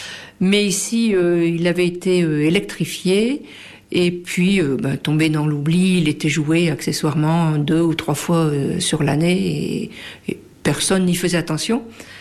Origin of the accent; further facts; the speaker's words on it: Tourcoing, Hauts-de-France, France; Je suis effectivement de Tourcoing. Donc là-haut, dans le Nord, le carillon fait partie de la vie de tous les jours.